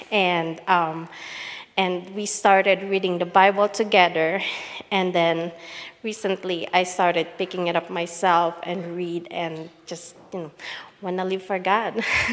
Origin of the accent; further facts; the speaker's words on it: Philippines; moved away; I'm from the Philippines, so I just moved here, I think 8 years ago. And so I grew up as a Catholic.